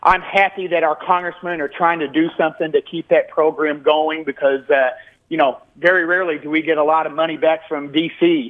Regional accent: Eldorado, Illinois, United States; born there; I was born in El Dorado at Farrell Hospital. I have great memories. A lot of my family still live in El Dorado

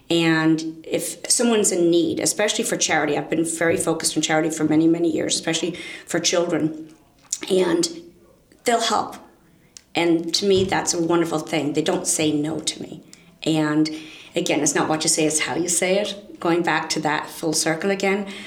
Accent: Ireland; is saying I'm from Ireland, because the Irish have a great heart, we're very giving

